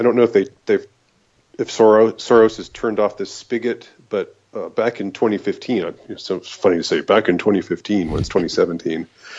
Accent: Atlanta, Georgia, United States; now in Savannah, United States; I live in Georgia. I grew up in Atlanta. I live in Savannah now.

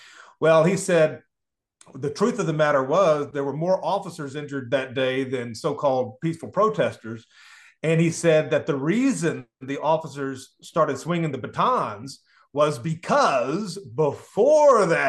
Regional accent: Tennessee, United States; and I'm a Southerner, and I'm born and raised down here.

